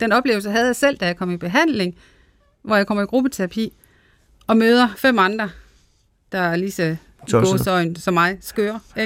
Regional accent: Central Denmark Region, Denmark; der hvor jeg kommer fra i Midtjylland.

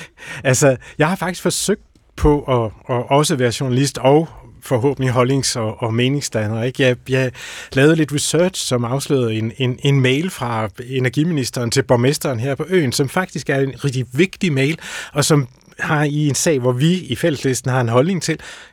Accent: North Denmark Region, Denmark; now in Bornholm, Denmark; Og i øvrigt, så er jeg Vendelbo, så det bliver lidt svært at få mig til at lyde som en bornholmer.

